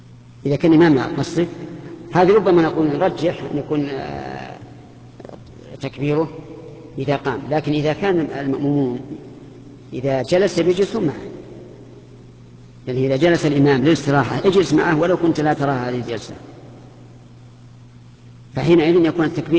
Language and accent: Arabic; Saudi Arabia; لا سيما الذي في بلادنا السعودية